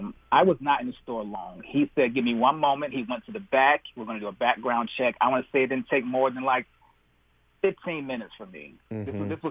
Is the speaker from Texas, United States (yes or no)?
no; Virginia, United States; And the laws vary from state to state. I'm from Virginia.